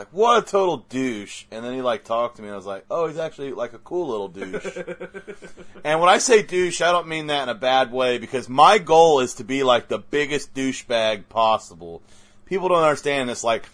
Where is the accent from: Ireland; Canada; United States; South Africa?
Canada; I don't follow because I'm Canadian.